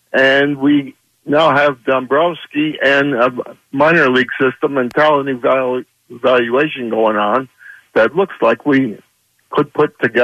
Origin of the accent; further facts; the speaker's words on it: Manhattan, New York, United States; now in Philadelphia, United States; And I'm not from Philadelphia, but I have been here for over 60 years, so I consider myself Philadelphia.